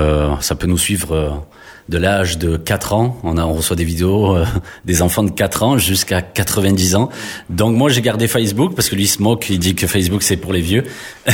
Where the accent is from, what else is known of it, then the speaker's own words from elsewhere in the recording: Marseille, Provence-Alpes-Côte d'Azur, France; moi, franchement, en tant que Marseillais